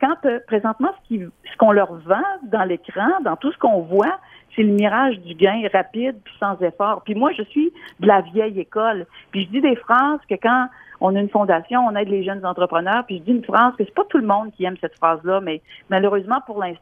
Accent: Quebec City, Quebec, Canada; je suis de Québec

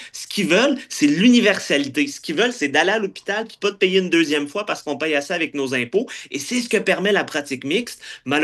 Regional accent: Quebec, Canada; c'est nous, en tant que Québécois, qui pourrions gagner.

